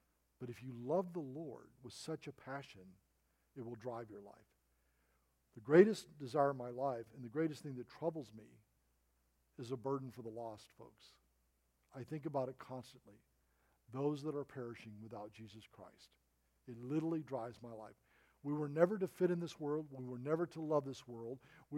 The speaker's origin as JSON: {"language": "English", "region": "Arkansas", "country": "United States", "tie": "born or raised there", "lives_now": "California, United States", "said": "I mean, I grew up in Arkansas, folks, when we didn't lock our doors at night."}